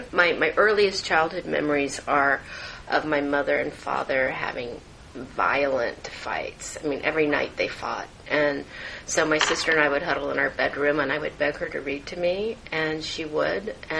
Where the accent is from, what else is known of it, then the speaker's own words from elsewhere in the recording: Florida, United States; I grew up in Florida.